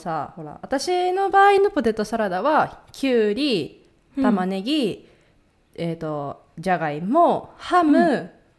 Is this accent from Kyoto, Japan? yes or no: yes; Kyoto, Japan; 言っちゃった京都出身です以上です言っちゃった